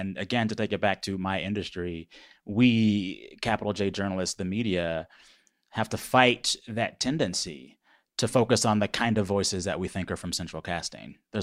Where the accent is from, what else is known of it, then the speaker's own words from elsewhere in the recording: San Antonio, Texas, United States; I grew up in San Antonio, Texas. And when I was a kid, San Antonio had about 5 military bases just in the city.